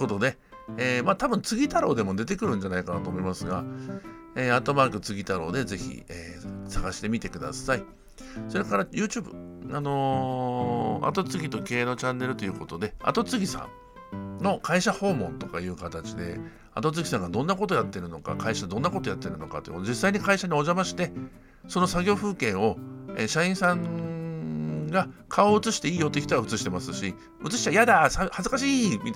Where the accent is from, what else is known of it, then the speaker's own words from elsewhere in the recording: Fukuoka, Japan; まあ私福岡出身なんで、どうしても福岡を中心に物事を考えてしまうんですが